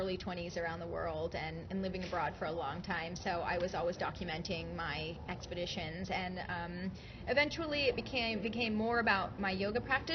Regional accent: Florida, United States; No. I'm from Florida.

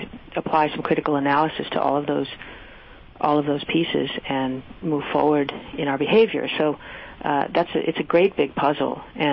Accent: Midwest, United States; Frankly, I grew up in the Midwest, and I just love meat

